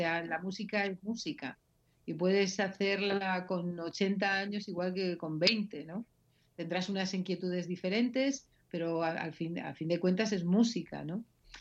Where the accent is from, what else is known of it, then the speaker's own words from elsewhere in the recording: Yecla, Region of Murcia, Spain; moved away as an adult; now in Valencia, Spain; yo me vine a Valencia con 18 años, sí. Yo pasé mi parte de mi infancia y mi juventud en Yecla, al que considero mi pueblo